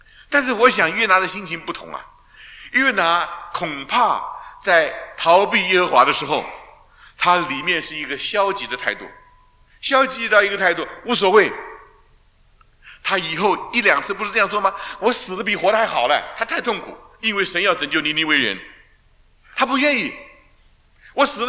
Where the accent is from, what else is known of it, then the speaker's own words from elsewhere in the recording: China; 跟我们中国人拜的神没有什么分别。